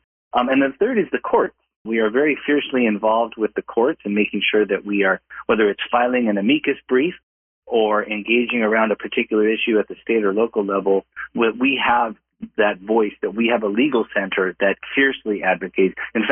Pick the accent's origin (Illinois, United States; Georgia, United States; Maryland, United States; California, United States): California, United States; Glendale; We are born and raised in Glendale in Southern California and went to high school and school there, a USC graduate